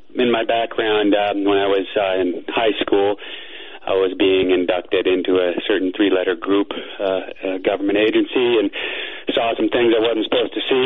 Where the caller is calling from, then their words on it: Phoenix, Arizona, United States; from Phoenix